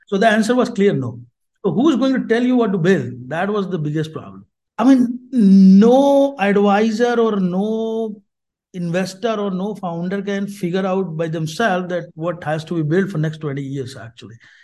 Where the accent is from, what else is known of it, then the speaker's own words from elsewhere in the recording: Noida, Uttar Pradesh, India; set up their quality engineering lab right here in Noida. That's my hometown.